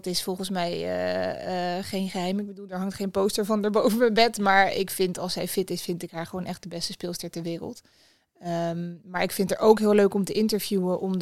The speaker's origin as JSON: {"language": "Dutch", "town": "Hilversum", "region": "North Holland", "country": "Netherlands", "tie": "born or raised there", "also_born_or_lived": "Kortenhoef", "said": "Ik ben opgegroeid in de omgeving Hilversum. Met mijn vader woonde ik in Hilversum, met mijn moeder in Kortehoef, een dorpje ernaast. Dus daar ben ik opgegroeid en toen ben ik rond mijn 18e, 19e ben ik naar Amsterdam vertrokken. En daar heb ik tot een jaar geleden gewoond en nu woon ik in Amersfoort."}